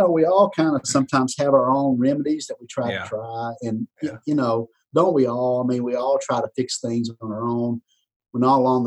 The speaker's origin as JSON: {"language": "English", "region": "Texas", "country": "United States", "said": "You know, I'm from Texas. I love pecans."}